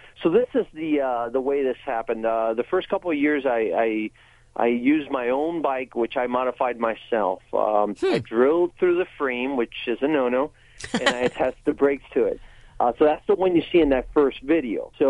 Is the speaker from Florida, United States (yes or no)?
yes; Florida, United States; I mean, I'm from Florida. There's not much climbing here.